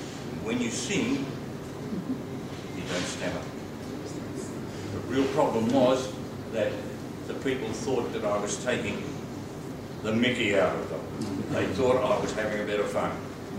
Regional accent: Echuca, Victoria, Australia; I'm an Anglican. I was raised in Echuca

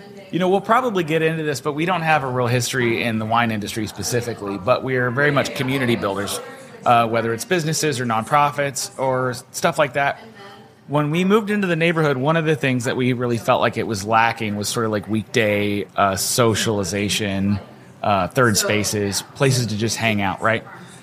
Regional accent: Indiana, United States; now in San Antonio, United States; I'm from Indiana originally. Like she said, we met in California in grad school. So I'm not used to this heat, y'all.

